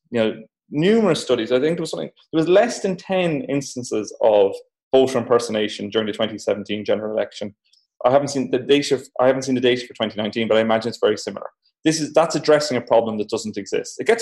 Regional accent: Ireland; probably because we're English speaking and I'm Irish, as you can tell from my voice, and we do the same.

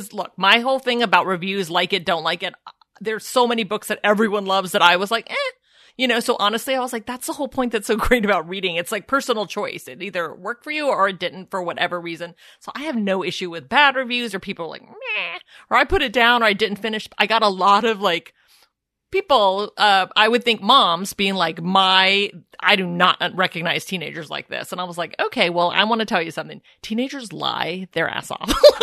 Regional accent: Tennessee, United States; Because I grew up in Tennessee, and there's not, even the richest person in town doesn't have like New York City money.

